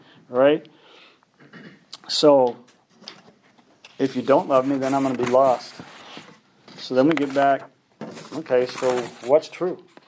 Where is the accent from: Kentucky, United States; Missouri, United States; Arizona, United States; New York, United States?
Missouri, United States; but my backyard, I grew up in Missouri, and we had a backyard